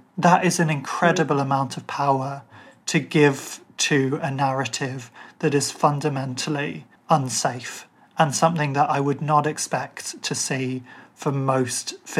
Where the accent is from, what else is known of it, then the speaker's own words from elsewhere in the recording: Ireland; I'm Irish. I was brought up in a household where we just weren't that clued into the royals.